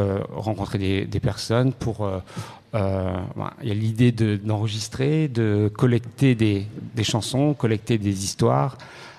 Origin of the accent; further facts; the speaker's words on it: Plougastel-Daoulas, Brittany, France; Et j'ai grandi à Plougastel d'Aoulas, avec des grands-parents qui viennent de Briec. Donc déjà, je suis pas vraiment de Plougastel.